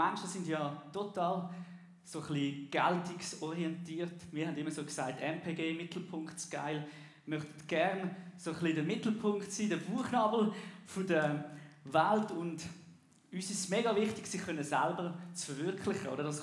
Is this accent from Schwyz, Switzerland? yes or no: yes; Einsiedeln, Schwyz, Switzerland; now in Altdorf, Switzerland; Aufgewachsen bin ich Zeinsiedler in der Innerschweiz.